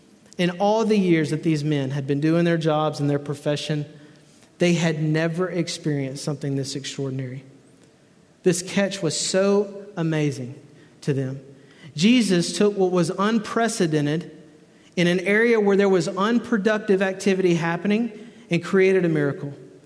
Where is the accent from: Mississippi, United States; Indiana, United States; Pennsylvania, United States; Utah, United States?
Mississippi, United States; And so my friend, Randall, and I, me growing up in Mississippi, him growing in Louisiana, we loved to fish ponds